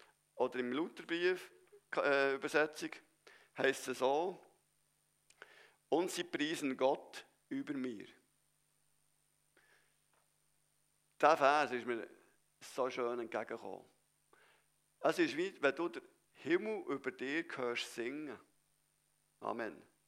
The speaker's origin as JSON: {"language": "German", "country": "Switzerland", "said": "Das mit Zahlen, das verstehen wir doch ein bisschen als Schweizer."}